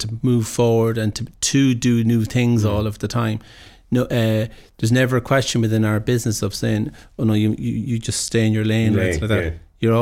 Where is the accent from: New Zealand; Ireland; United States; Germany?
Ireland; As Irish people, we're not always great at it.